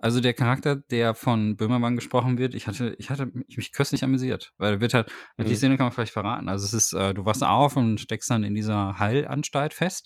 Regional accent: Germany; aber ich glaube, wir sind da als Deutsche aber auch ein bisschen befangen, als Leute, die in Deutschland leben.

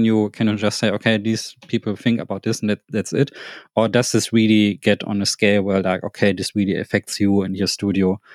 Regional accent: Thailand; now in Germany; I live in Germany, but I'm actually Asian. I come from Thailand.

